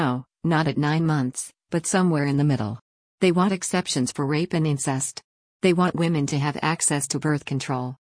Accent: South Carolina, United States; There are, in my home state of South Carolina, there was a very small group of state legislatures that filed a bill

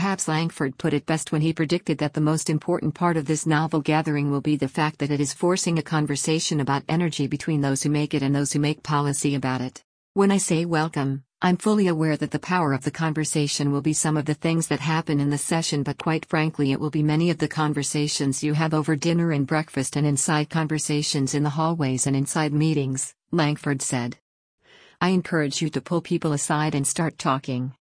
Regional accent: India; I grew up in India. When I grew up, electricity wasn't guaranteed.

